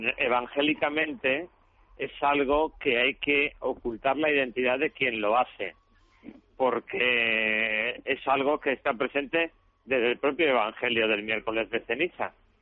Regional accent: Valladolid, Castile and León, Spain; yo procedo de Valladolid

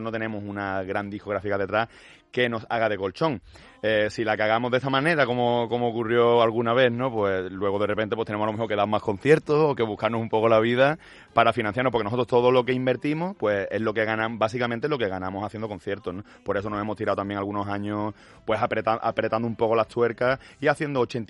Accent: Málaga, Andalusia, Spain; Yo que soy de Málaga

